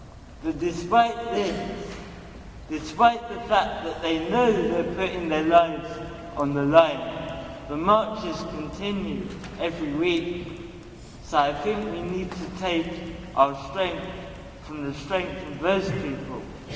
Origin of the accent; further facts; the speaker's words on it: Jabalia, North Gaza Governorate, Palestine; I'm from Jabalia camp.